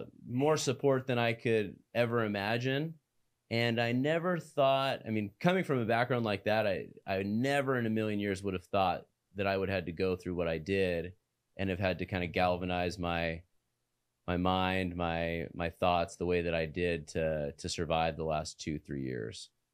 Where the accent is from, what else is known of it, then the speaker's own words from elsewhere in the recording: Los Angeles, California, United States; Okay, I was born here in Los Angeles, born Torrance Memorial Hospital, not too far from where we are today.